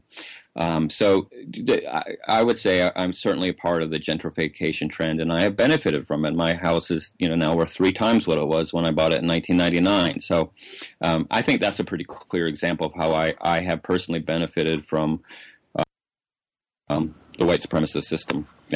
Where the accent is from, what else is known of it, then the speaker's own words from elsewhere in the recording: the South, United States; It's funny, because growing up in the South, so my family is from Ohio.